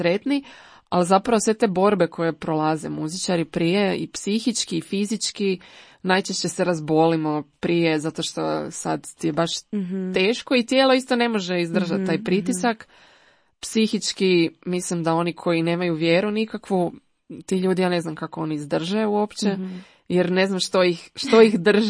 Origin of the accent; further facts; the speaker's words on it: Zagreb, City of Zagreb, Croatia; a ja sam ono iz Zagreba, rodom iz Zagreba, tu sam, mm-hmm. svi su mi u Zagrebu, mm-hmm. tako da i živim i dalje u Zagrebu, ali putujem do Rijeke